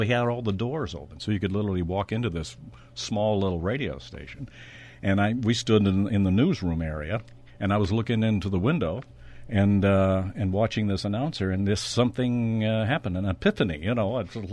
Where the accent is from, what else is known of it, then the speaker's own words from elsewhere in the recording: Kansas City, Missouri, United States; I was born in Kansas City, and then we lived in the suburbs of Kansas City.